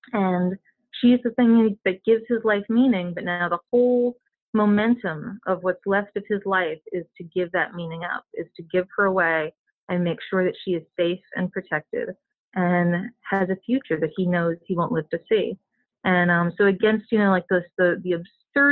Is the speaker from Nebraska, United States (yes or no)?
no; Richmond, Virginia, United States; born there; Like, you know, I was born in Richmond, Virginia. And the surrounding counties are all big hunting areas.